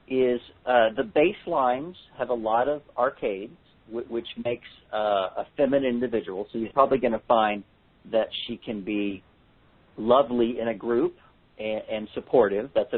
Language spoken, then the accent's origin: English; India; accent: Indian; I'm going to do the rest of the seminar with my Indian accent so you can understand me perfectly.